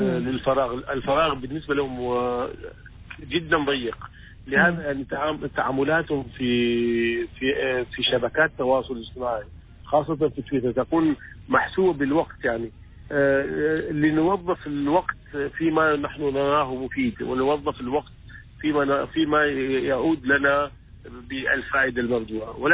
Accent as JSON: {"language": "Arabic", "country": "Oman", "said": "أنا أرى المغردين العمانيين بهذه الصورة الإيجابية وبهذه الأخلاق التي أيضا تعكس لنا كعمانيين"}